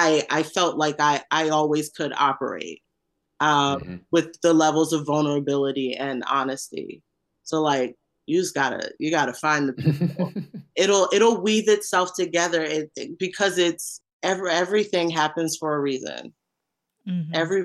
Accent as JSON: {"language": "English", "town": "Brooklyn", "region": "New York", "country": "United States", "said": "My family is actually Geechee. My family's from the Carolinas. I'm from Brooklyn."}